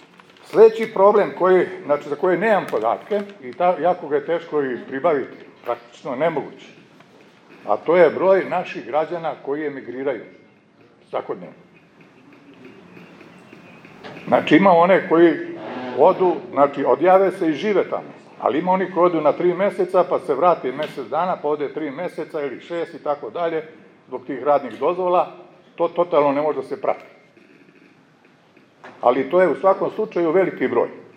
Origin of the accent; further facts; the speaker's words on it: Serbia; Znači, u toku je kod nas u Srbiji zamena stanovništva.